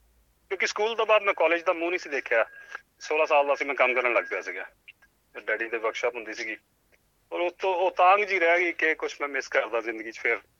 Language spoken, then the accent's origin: Punjabi; Delhi, India; moved away as an adult; now in Australia; ਸਾਡੀ ਮੇਰੀ ਜੰਮਪਲ ਦਿੱਲੀ ਦੀ ਹੈਗੀ ਹੈ, ਵੈਸੇ ਮਾਂ ਬਾਪ ਆਪਣੇ ਹੁਸ਼ਿਆਰਪੁਰ ਦੇ ਹੈਗੇ ਅਤੇ ਡੈਡੀ ਸਾਡੇ ਮਾਈਗ੍ਰੇਟ ਕੀਤੇ ਸੀ ਦਿੱਲੀ, ਅਸੀਂ ਉਸ ਤਰ੍ਹਾਂ ਫਿਰ ਮਾਈਗ੍ਰੇਟ ਕਰਕੇ ਆਸਟ੍ਰੇਲੀਆ ਆਏ। ਅਤੇ ਮੈਂ ਆਇਆ ਸੀ ਜੀ ਇੱਥੇ 2006 ਦੀ 1 ਫਰਵਰੀ ਨੂੰ ਲੈਂਡ ਕੀਤਾ ਸੀ ਐਜ਼ ਅ ਸਟੂਡੈਂਟ।